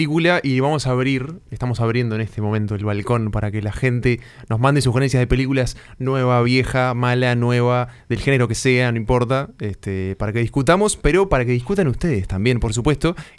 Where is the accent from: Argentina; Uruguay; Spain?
Uruguay; me siento más uruguayo que nunca cuando escucho eso.